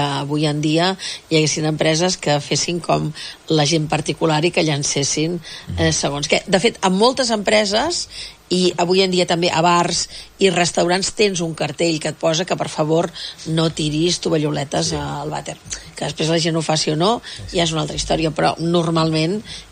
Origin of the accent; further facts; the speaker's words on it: Manresa, Catalonia, Spain; els que som de Manresa, tenim ja una certa edat, al costat de les piscines municipals de Manresa